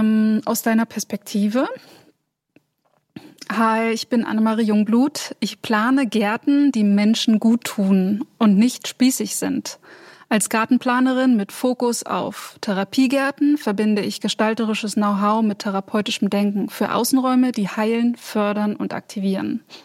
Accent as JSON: {"language": "German", "region": "Berlin", "country": "Germany", "said": "Ich komme aus Berlin, ich bin Berlinerin"}